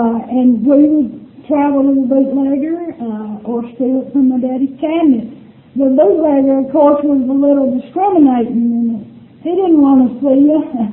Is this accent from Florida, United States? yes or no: no; Alabama, United States; I grew up in Alabama, and I went to school at Auburn, and I'm a war eagle all the way.